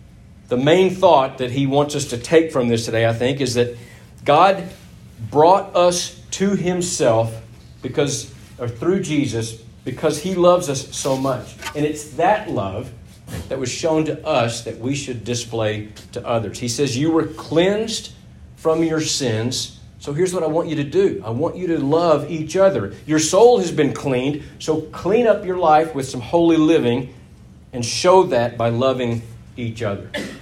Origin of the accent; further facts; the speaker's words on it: Texas, United States; It's like, well, we're both from Texas.